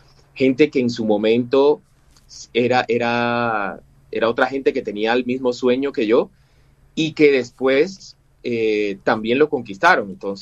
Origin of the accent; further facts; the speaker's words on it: Cuba; accent: Cuban; now in Bogotá, Colombia; le cuento a mucha gente que mi acento cubano es otra cosa, casi que nulo, solo me... como que aflora cuando estoy con mi familia, ¿no? Cuando me reúno con mi familia vuelve esto adelante. Entonces, básicamente llegué a Bogotá porque tenía un tío músico